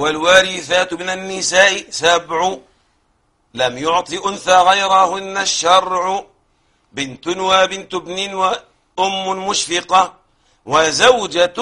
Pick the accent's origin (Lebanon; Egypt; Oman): Egypt; عندنا في مصر في مصر